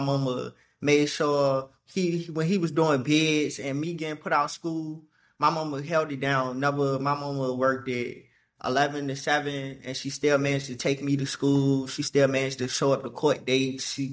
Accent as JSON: {"language": "English", "town": "Richmond", "region": "Virginia", "country": "United States", "tie": "born or raised there", "said": "I grew up in Richmond, Virginia, to be exact, the 804, the rich, whatever y'all call us. Yeah, yeah. That's where I'm from."}